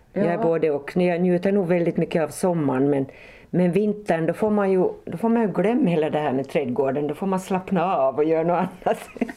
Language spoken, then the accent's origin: Swedish; Nykarleby, Ostrobothnia, Finland; now in Vaasa, Finland; jag är inte hemma från Vasa. Vi har bott här i 40 år kan man säga nästan. Men jag är hemma egentligen från Pensala. Så, och den delen av Pensala som hör till Nykarleby.